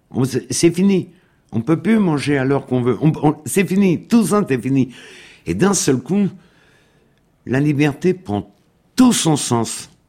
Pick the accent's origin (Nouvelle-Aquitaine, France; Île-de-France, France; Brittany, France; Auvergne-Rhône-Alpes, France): Île-de-France, France; Clichy; born there; j'ai 76 ans. Je suis né à Clichy, Seine, 92, en 39 donc.